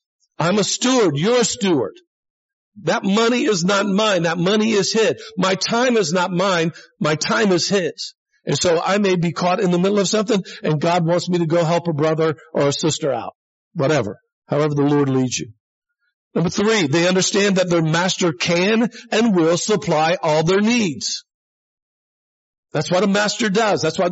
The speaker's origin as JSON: {"language": "English", "region": "Florida", "country": "United States", "said": "And so, you know, I'm from Florida, man. We go to the beach on Christmas Day sometimes. I mean, it's so hot in Florida in December."}